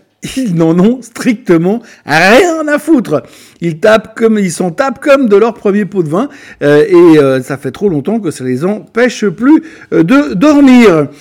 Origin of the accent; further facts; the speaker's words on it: Switzerland; Bon, pas chez nous en Suisse, parce qu'on veut pas déranger